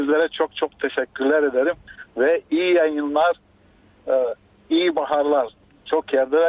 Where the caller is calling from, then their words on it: Kardzhali, Kardzhali Province, Bulgaria; Kırcalı'dan sesleniyorum.